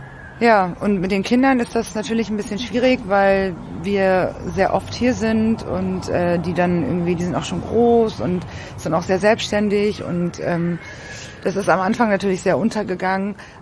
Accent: Berlin, Germany; Genau, ich komme auch aus der Türkei. Genau, ich bin aber in Berlin geboren und bin immer in Deutschland aufgewachsen, also ich war nie woanders.

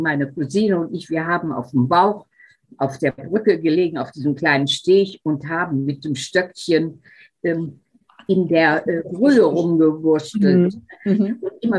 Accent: Wuppertal, North Rhine-Westphalia, Germany; born there; also born or lived in Cologne / Weserbergland; now in Hamburg, Germany; Geboren wurde ich in Wuppertal, habe aber 45 Jahre in Köln und im Kölner Umland gewohnt. Und seit 15 Jahren bin ich also Wahlhamburgerin.

